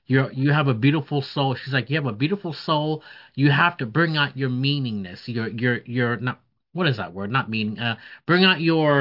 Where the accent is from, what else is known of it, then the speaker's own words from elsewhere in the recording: India; I had to do it in a Indian accent. Because, you know, I'm Indian